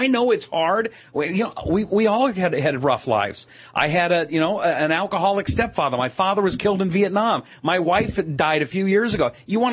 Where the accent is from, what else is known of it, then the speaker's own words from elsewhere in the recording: Des Moines, Washington, United States; I grew up in the Des Moines area, which is halfway between Seattle and Tacoma.